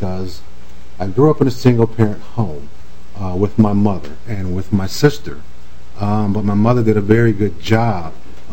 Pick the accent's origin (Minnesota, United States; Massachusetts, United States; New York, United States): Minnesota, United States; Saint Paul; I am originally from the Rondo community. I grew up exactly six blocks from the Twin Cities Rise site located on Lexington here in St. Paul.